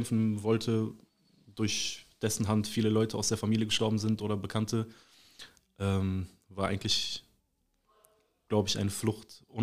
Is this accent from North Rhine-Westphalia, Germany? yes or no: yes; Gelsenkirchen, North Rhine-Westphalia, Germany; now in Recklinghausen, Germany; Also stadtmäßig komme ich aus Gelsenkirchen. Bin da geboren, habe da den Großteil meines Lebens verbracht. Wohne jetzt seit 6 Jahren in Recklinghausen. Und wenn du nationalitätstechnisch meinst, bin ich sehr gemixt innerhalb meiner Familie. Meine Mutter kommt aus Deutschland mit französischen